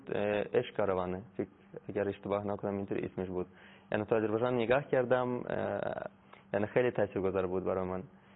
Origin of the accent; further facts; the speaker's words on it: Moscow, Russia; من تو مسکو بزرگ شدم بین مسیحیت و مادر بزرگ مسیحی بود، مادر مادرم.